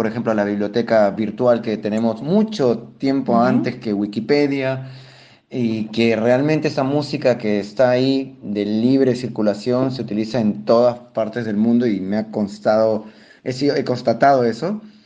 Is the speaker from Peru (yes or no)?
yes; Lima, Peru; Vengo de Lima, Perú